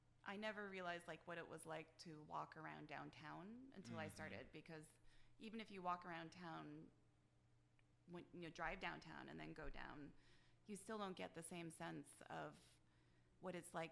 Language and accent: English; New England, United States; also born or lived in Midwest / Germany / Boston; now in Rochester, United States; So I'm more from the New England area. But I've lived in different places, like the Midwest, as well as Germany a couple times.